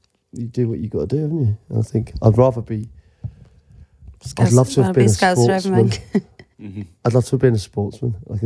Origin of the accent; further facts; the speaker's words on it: Macclesfield, North West England, United Kingdom; born there; I was born in Macclesfield.